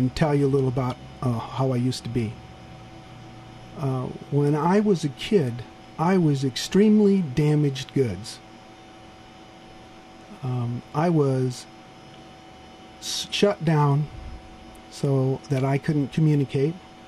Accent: Los Altos Hills, California, United States; I was raised in Los Altos Hills on the orchards.

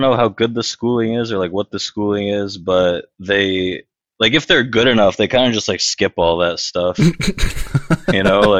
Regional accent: Bulgaria; Just like George, I'm from Bulgaria, and I'm a big like soccer guy, actually, like super European family.

